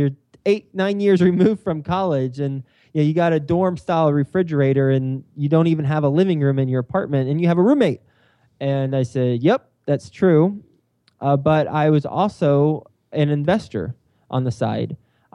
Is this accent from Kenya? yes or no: no; Texas, United States; now in New York City, United States; I am from Texas. I majored in advertising at Texas Tech University, graduated in 2005, moved up to New York City.